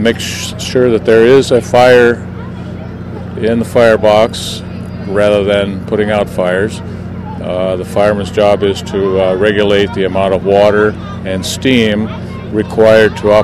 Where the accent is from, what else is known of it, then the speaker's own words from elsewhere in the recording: Cheyenne, Wyoming, United States; Yes, I'm from Cheyenne.